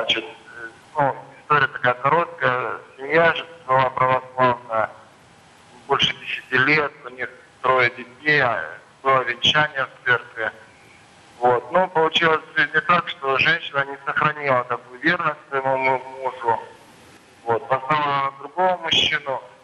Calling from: Novorossiysk, Krasnodar Krai, Russia; Я из Новороссийска звоню, батюшка

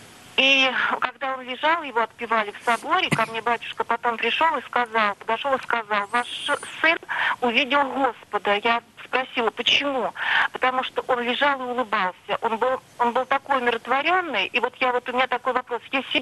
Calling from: Lipetsk, Lipetsk Oblast, Russia; я вам звоню из Липецка.

